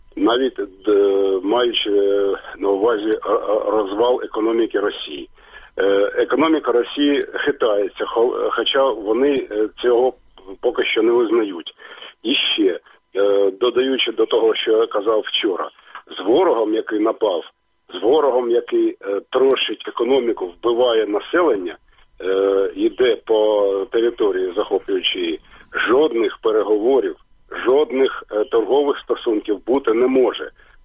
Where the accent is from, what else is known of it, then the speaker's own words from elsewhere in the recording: Kharkiv, Kharkiv Oblast, Ukraine; я з Харкова.